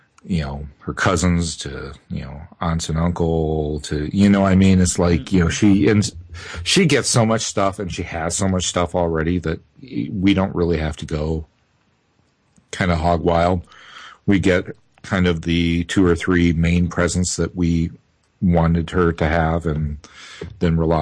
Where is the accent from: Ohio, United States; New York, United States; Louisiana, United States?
Louisiana, United States; New Orleans; I'm Creole from New Orleans, right?